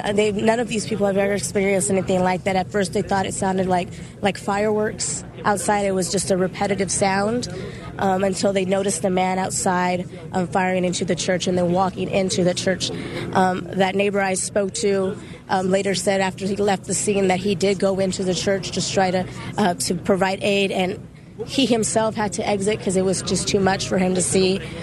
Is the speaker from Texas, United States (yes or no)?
yes; Texas, United States; I grew up around here in Wilson County, and this is again, this is not something you see every day here